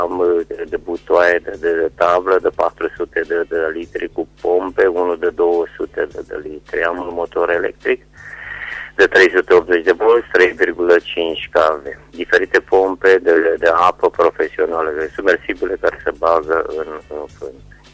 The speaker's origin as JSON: {"language": "Romanian", "town": "Gârliște", "region": "Caraș-Severin", "country": "Romania", "said": "din Gârliște și vă mulțumesc că m-a primit în emisiune"}